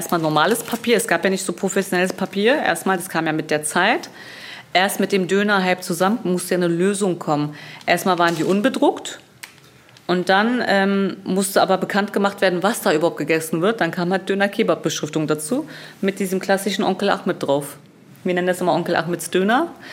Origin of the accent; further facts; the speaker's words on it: Berlin, Germany; ich bin 40 Jahre alt und lebe in Berlin. Ich bin in Berlin geboren, groß geworden und bin Unternehmerin.